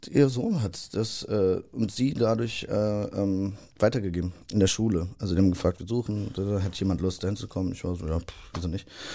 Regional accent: Berlin, Germany; Es erinnert mich voll an meine Jugend in Berlin.

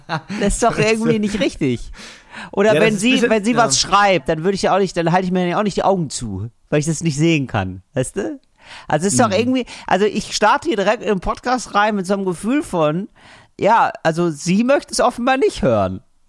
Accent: Geldern, North Rhine-Westphalia, Germany; Das ist wirklich so, ich bin ja aufgewachsen in Geldern, ne?

